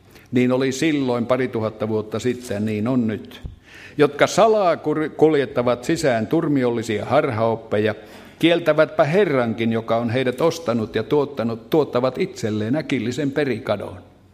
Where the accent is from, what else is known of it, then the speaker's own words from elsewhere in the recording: Lapland, Finland; born there; synnyin tähän maailmaan siellä Kemijokivarressa vuonna 1936, toukokuun 21. päivä.